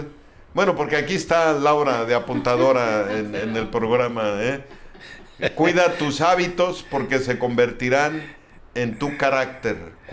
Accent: Mexico; nos puede sacar del contexto social de lo que somos los mexicanos, ¿no?

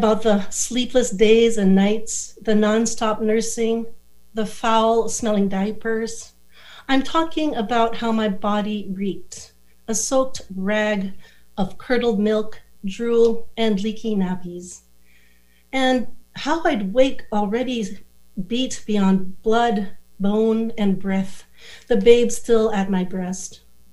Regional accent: Manila, Metro Manila, Philippines; I grew up in Manila, a very, very warm, humid place.

